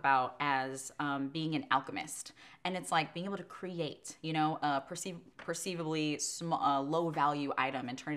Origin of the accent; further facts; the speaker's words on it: Palmdale, California, United States; I'm from Palmdale, California. I'm 5'3", daughter of immigrants, like first generation